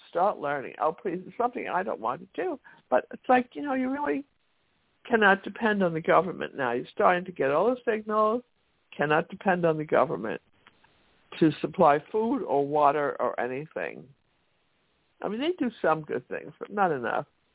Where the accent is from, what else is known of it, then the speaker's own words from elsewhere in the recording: New York, United States; I'm a New Yorker, and I know how expensive these hotels are and how well-maintained they are.